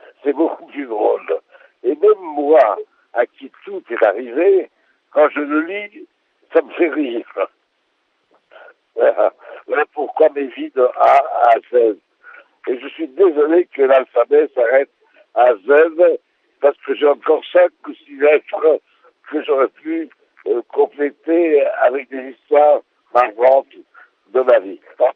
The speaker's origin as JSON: {"language": "French", "country": "France", "said": "je suis français. Mes parents étaient très fiers d'être assimilés parce que ils ont francisé notre nom"}